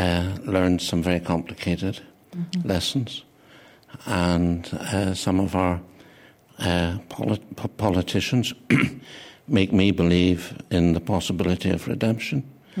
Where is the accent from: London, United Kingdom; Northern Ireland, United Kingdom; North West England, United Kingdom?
Northern Ireland, United Kingdom; born there; But I was born on Ireland, on an island called Ireland, and I'm Irish, so I'm both those things. I'm both British and Irish